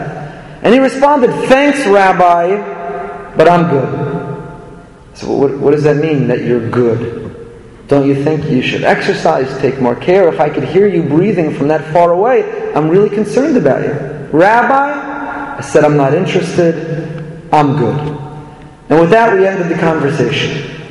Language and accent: English; Teaneck, New Jersey, United States; to be back in Teaneck, my hometown, a place that had a tremendous influence on me